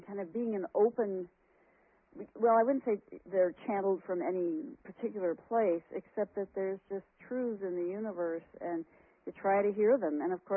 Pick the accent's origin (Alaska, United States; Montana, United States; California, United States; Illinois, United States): Montana, United States; Missoula; I come from Missoula, Montana.